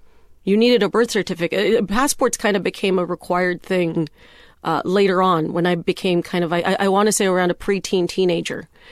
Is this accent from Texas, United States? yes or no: yes; McAllen, Texas, United States; in the border town that I grew up in McAllen, Texas, it's a border town.